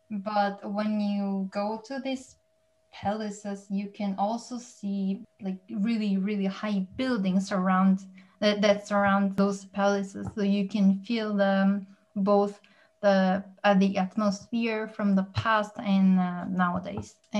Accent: Seoul, South Korea; So since I'm from Seoul, I want to focus on just Seoul because it's already a super big city.

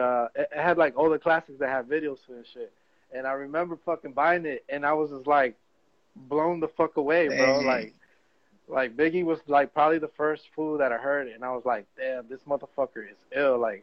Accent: Los Angeles, California, United States; I originate from South Central Los Angeles. I was born in White Memorial Hospital in Boyle Heights, but, I grew up in South Central L.A.

